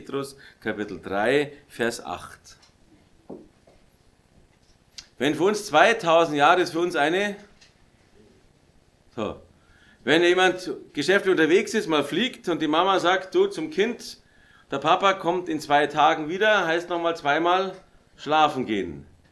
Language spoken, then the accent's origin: German; Raisting, Bavaria, Germany; Ich bin in der Nähe von Raisting aufgewachsen. Raisting ist ein Begriff in Oberbayern mit so weißen Hügeln da.